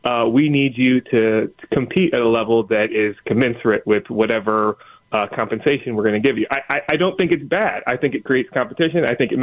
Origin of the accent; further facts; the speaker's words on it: Michigan, United States; I am from Michigan area, mid-Michigan area, closer to Lansing, the capital, but, Detroit, Lansing, and Grand Rapids, kind of the big ones.